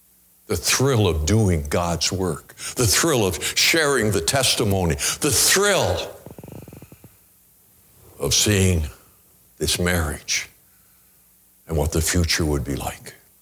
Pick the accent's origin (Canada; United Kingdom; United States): Canada; I grew up in Canada. A lot of our stories were about England, Europe.